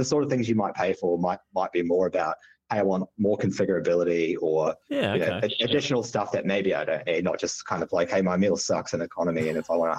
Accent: New Zealand; now in Melbourne, Australia; I'm originally a Kiwi, but live in Melbourne now.

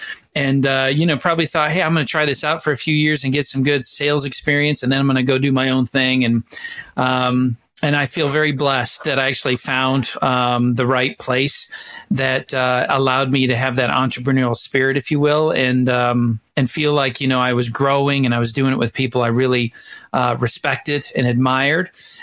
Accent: Midwest, United States; now in Arizona, United States; But I moved from the Midwest to Arizona. To complete my studies, if you will, from my undergrad perspective.

